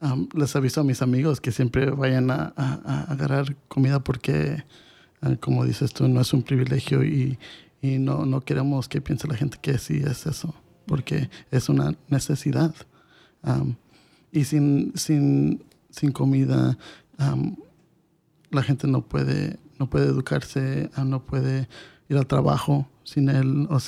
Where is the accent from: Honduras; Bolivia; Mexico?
Mexico; Como mexicano a veces nosotros tenemos el orgullo y a veces no queremos recibir la ayuda